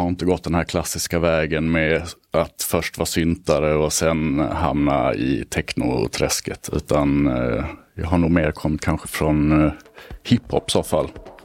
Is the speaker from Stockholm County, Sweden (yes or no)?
no; Malmö, Skåne, Sweden; I Malmö, på Mellanheden.